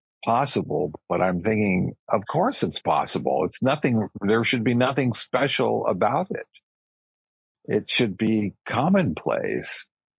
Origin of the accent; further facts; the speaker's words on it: United States; Because I'm an American.